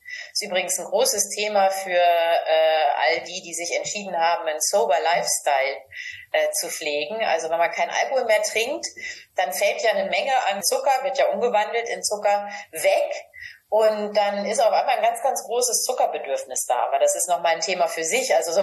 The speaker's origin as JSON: {"language": "German", "region": "Northern Germany", "country": "Germany", "said": "Ich komme aus Norddeutschland. Da ist Grünkohl Pflicht im Winter."}